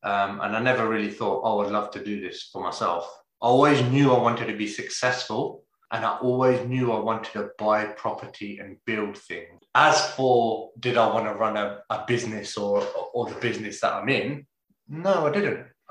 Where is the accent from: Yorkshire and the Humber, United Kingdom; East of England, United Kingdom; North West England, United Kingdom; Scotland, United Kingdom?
East of England, United Kingdom; Bedford; so I'm from Bedford originally, same as you guys, born and bred, Queen's Park.